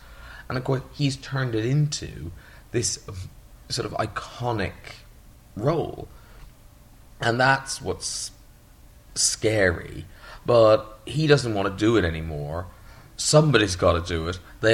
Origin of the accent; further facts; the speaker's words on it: Ireland; I grew up in Ireland.